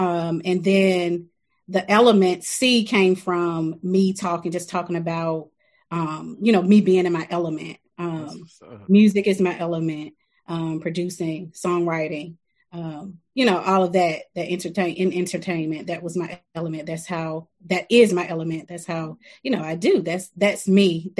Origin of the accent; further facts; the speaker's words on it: Grand Rapids, North Carolina, United States; I'm from Grand Rapids, North Carolina, okay. Little small town.